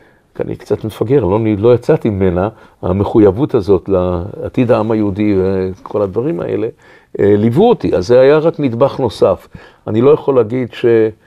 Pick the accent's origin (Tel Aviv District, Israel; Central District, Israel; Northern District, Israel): Tel Aviv District, Israel; Tel Aviv; also born or lived in Ramat Gan; אני פלסטיני במקור, אני נולדתי בארץ הזאת, בתל אביב. אני גדלתי תוך המנדט, תוך הרצח של השואה, ואחר כך גם עברנו לרמת גן, תוך מלחמת השחרור.